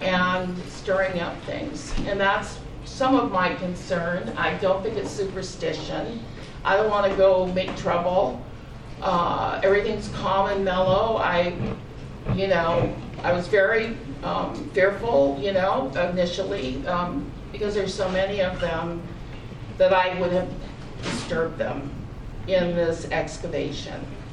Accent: Hawaii, United States; I'm a Hawaiian, and I live there

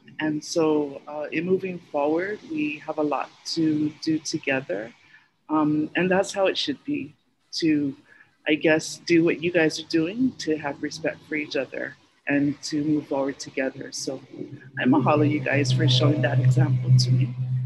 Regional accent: Maui, Hawaii, United States; I grew up around Uncle Desmond on Maui.

